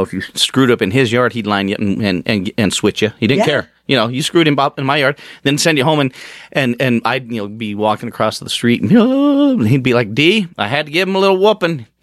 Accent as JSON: {"language": "English", "town": "Denver", "region": "Colorado", "country": "United States", "tie": "born or raised there", "said": "Well, I grew up in North Denver in an old Victorian kind of type house and stuff, 2624 West 36th Avenue."}